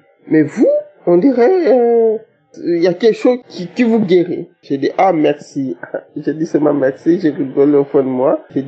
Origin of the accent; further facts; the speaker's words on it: DR Congo; now in Belgium; Je suis une Congolaise vivant en Belgique.